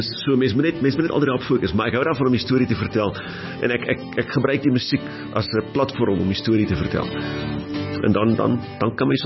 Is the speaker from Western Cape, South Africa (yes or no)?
no; Reitz, Free State, South Africa; Ek kom van die Vrystaat af, so in die dorpie waar ek was ek die beste gitaarspeler in die dorp